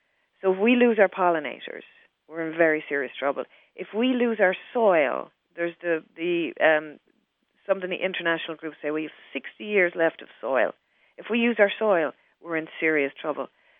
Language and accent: English; Ireland; moved away as an adult; now in United States; Yes, I was born and educated in Ireland. Mm-hmm. My family is still there, and I came over here in 1999.